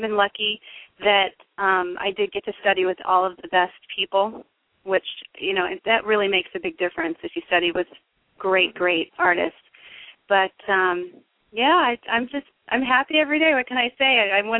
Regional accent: Las Vegas, Nevada, United States; It's, well, it's a lot different there now than it was when I was growing up. You know, it wasn't as developed as it is now.

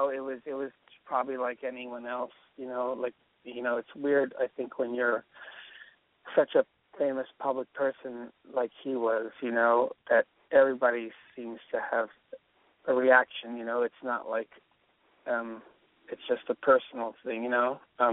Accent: Astoria, New York, United States; Yeah. I'm from Astoria, 31st Street, 24th Avenue.

